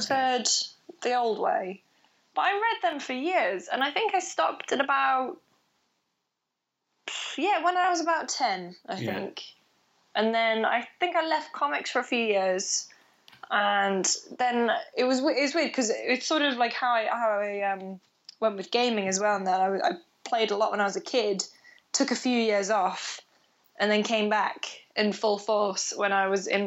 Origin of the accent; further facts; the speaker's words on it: Newcastle upon Tyne, North East England, United Kingdom; I mean, I grew up in Newcastle